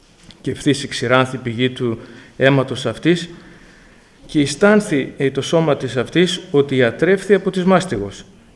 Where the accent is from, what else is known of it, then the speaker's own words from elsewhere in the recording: Alexandreia, Central Macedonia, Greece; now in Veria, Greece; μεγάλωσα και γεννήθηκα στην Αλεξάνδρεια από μια πολύτεκνη οικογένεια. Τα ιερά γράμματα τα έμαθα στην Εκκλησία των Γιαννητσών, αλλά εδώ και 17 χρόνια ζω στην Εκκλησία και εργάζομαι στην Βέρεια.